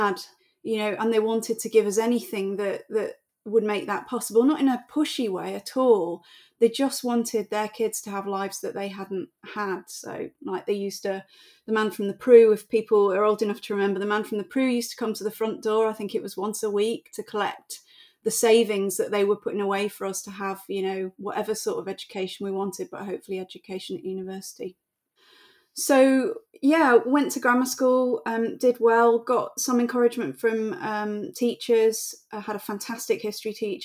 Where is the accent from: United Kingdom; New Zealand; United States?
United Kingdom; Timperley, North West England; So I grew up in Timperley, home of … for anybody who knows Timperley, and just went to initially primary school in Timperley, progressed on in the end to Loretto Grammar